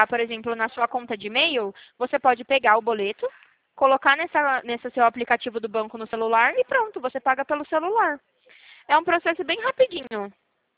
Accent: São Paulo, Brazil; eu sou de São Paulo, eu não sei de onde a senhora é, mas eu sou de São Paulo

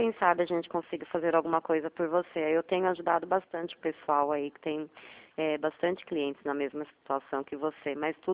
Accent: Itu, São Paulo, Brazil; Nós somos de Itu, conhece?

